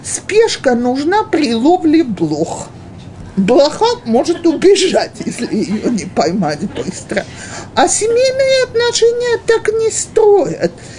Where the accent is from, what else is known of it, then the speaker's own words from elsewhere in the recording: Russia; Я, как всякий выходец из России, для меня день рождения – дата, без которой обойтись невозможно.